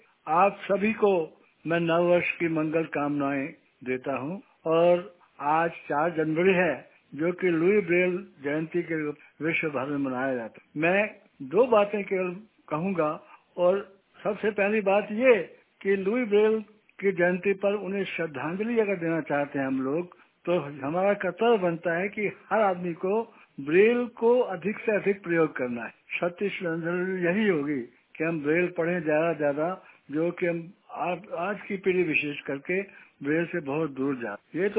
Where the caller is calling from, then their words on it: Delhi, India; मैं दिल्ली से … बहुत लंबे अंतराल के बाद आप सबसे मुखातिब हो रहा हूँ।